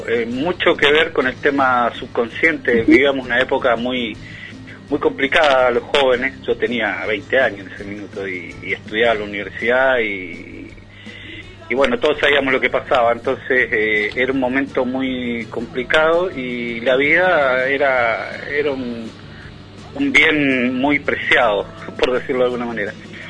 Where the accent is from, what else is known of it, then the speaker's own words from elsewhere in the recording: Uruguay; Soy uruguayo, sí.